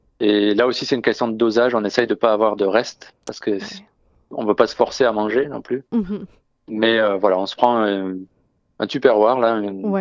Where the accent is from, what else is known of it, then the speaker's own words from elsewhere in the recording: Toulouse, Occitanie, France; c'est un groupe de Toulouse, ma ville natale.